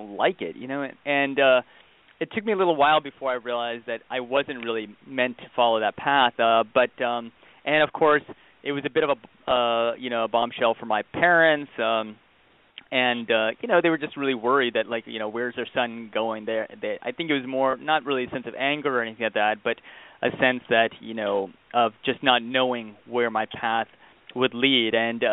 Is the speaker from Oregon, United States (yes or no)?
no; Texas, United States; also born or lived in India; I grew up mostly in Texas, but with a couple stints back and forth to India as well.